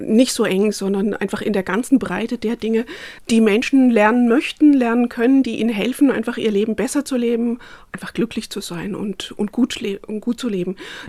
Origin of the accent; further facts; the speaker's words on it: North Rhine-Westphalia, Germany; moved away as an adult; now in Würzburg, Germany; Ich habe einen Migrationshintergrund. Geboren bin ich in Westfalen und aufgewachsen und bin dann zum Studium nach Würzburg gekommen. Und seitdem bin ich mit einer Unterbrechung eigentlich immer hier im Bereich Untermain gewesen oder in Würzburg.